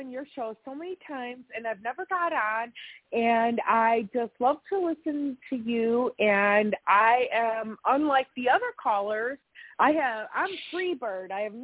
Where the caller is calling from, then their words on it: Wisconsin, United States; I'm in Wisconsin right now.